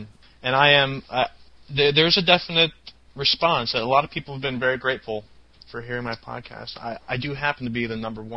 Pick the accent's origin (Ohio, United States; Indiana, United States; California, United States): Ohio, United States; I grew up in Ohio, and I went back and I checked the Ohio Science Standards